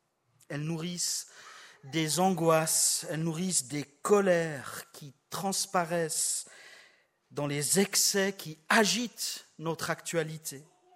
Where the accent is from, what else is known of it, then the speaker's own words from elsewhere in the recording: Switzerland; On entend de plus en plus, aussi chez nous en Suisse, cette formule choc.